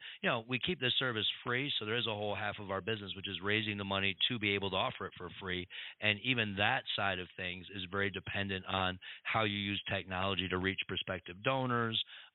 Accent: Ann Arbor, Michigan, United States; I had cancer as a 14-year-old growing up in Ann Arbor, Michigan.

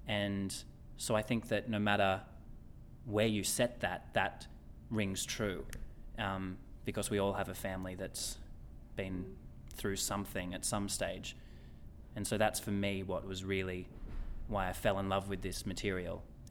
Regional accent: Australia; for as an Australian actor, you basically never get to use your own voice. So there's something also really nice about hearing our accent sung and acted on stage.

